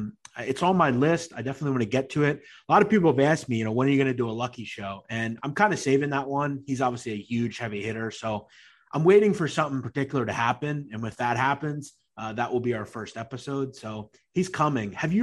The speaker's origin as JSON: {"language": "English", "region": "Pennsylvania", "country": "United States", "said": "I'm obviously from Pennsylvania."}